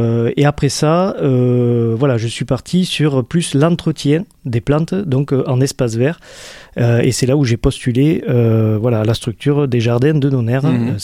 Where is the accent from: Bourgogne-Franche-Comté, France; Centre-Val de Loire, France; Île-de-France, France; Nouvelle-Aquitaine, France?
Nouvelle-Aquitaine, France; moi j'ai donc 38 ans, je suis natif des Landes